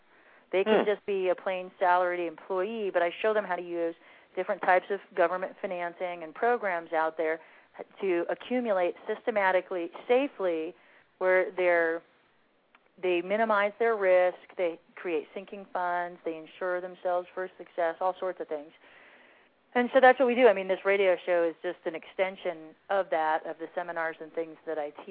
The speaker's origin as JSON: {"language": "English", "region": "Arizona", "country": "United States", "tie": "born there", "said": "I said my ancestors aren't from here, but I was born here in Arizona."}